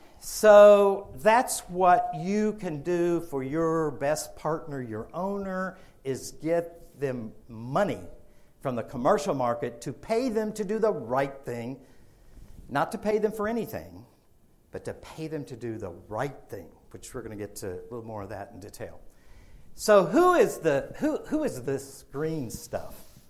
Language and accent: English; Alabama, United States; And my IQ, literally, I'm from Alabama, so this was important to me.